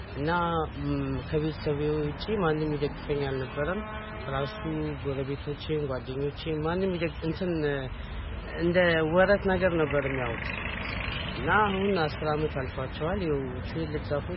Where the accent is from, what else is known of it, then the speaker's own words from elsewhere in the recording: Dire Dawa, Ethiopia; ከዚራ ውስጥ ድሮ ተወልደን ያደግንበት አካባቢ